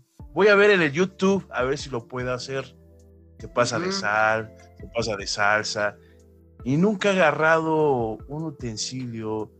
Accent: Mexico; Como los mexicanos somos acá muy cabrones

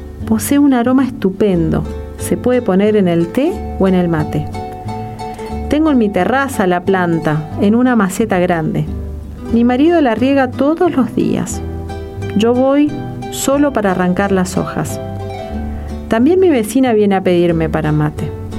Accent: Concepción, Paraguay; now in Argentina; Cuando era chica en Concepción no había agua. Íbamos a buscarla en carreta de buey.

